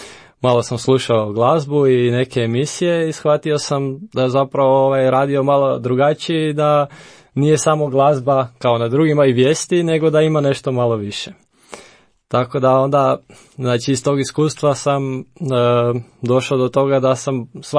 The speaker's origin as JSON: {"language": "Croatian", "town": "Sesvete", "region": "City of Zagreb", "country": "Croatia", "said": "kako si rekla, dolazim iz Zagrebačkih Sesveta, imam 27 godina"}